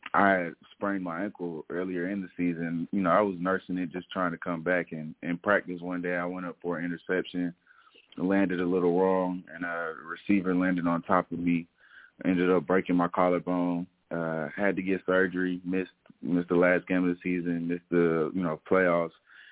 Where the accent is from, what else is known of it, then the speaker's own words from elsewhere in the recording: Stone Mountain, Georgia, United States; Yeah, so I'm from Stone Mountain, Georgia. Went to Arabian Mountain High School. Played football ever since I was like 5 years old.